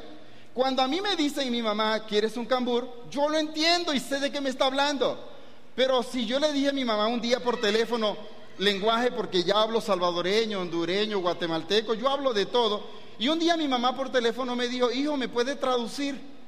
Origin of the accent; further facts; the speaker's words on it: Venezuela; Y en mi país, y perdónenos, le llamamos cambur.